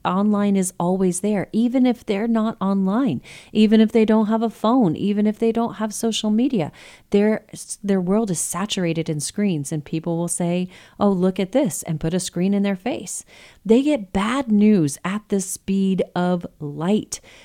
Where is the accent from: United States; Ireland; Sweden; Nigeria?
United States; Texas; because, you know, we're from Texas, and that's what you say when you try to politely offend someone